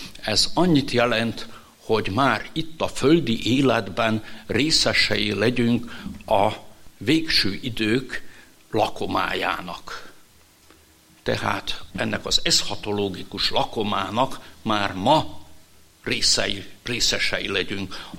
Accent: Subotica, Vojvodina, Serbia; hogy én szabadkai vagyok, vagy szerbiai

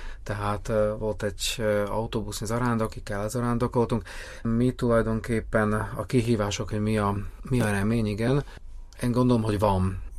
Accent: Bratislava, Bratislava Region, Slovakia; Én Pozsonyban nőltem, ott születtem, de hogy magyar ajkú vagyok, akkor Pozsonyban nincs olyan nagy szükség magyar pasztorációra, ezért Csaldóközbe kerültem konkrétan

